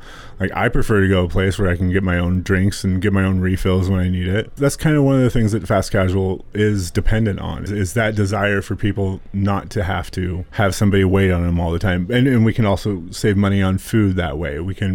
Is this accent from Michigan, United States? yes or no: no; Edgar, Montana, United States; also born or lived in Florida; So I grew up outside of Edgar, Montana, a little potato farm about 3 miles north of Edgar. So I grew up on a farm, and then I moved to Florida when I was 18 or 19, lived there for a while